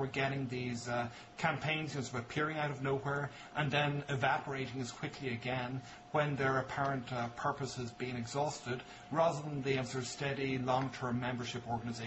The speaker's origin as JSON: {"language": "English", "country": "Ireland", "said": "As I say, I'm not American, I'm Irish. So a lot of my exposure to this stuff has been secondhand."}